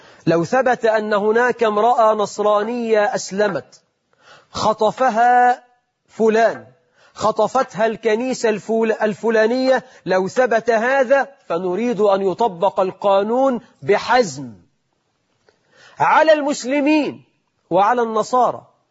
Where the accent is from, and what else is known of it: Egypt